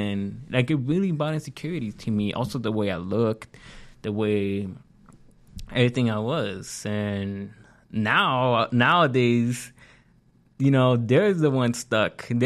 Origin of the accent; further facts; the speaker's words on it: Van Nuys, California, United States; I grew up in the Mid Valley